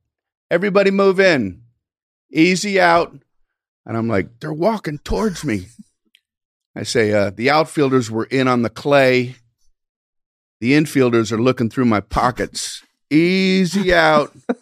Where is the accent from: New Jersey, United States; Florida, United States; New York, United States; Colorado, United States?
Florida, United States; Miami; I grew up in Miami, Florida.